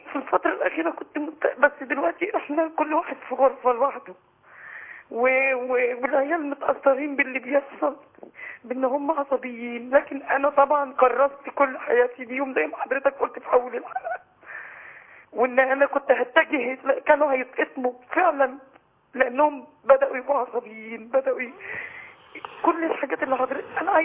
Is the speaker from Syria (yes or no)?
no; Suez, Suez Governorate, Egypt; أنا مدينة من السويس.